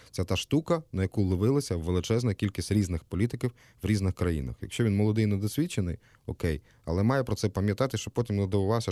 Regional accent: Kyiv, Ukraine; also born or lived in Kharkiv; я все своє життя прожив в Києві, просто з Харкова мене багато що пов'язує

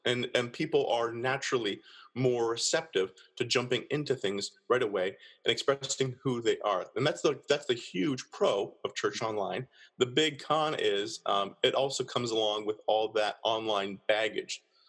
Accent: Canada; Yeah, so you'll hear some outs and abouts. Yeah. My accent at this point, because I've been bumped around a bit, is a little bit muddied, and I'm a bit of a mutt when it comes to my accent

